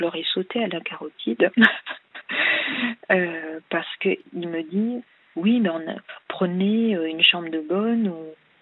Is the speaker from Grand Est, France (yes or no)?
no; Paris, Île-de-France, France; now in Roissy, France; Alors, en principe, je suis de Paris. Mais maintenant que je suis SDF, je suis dans la région de Roissy.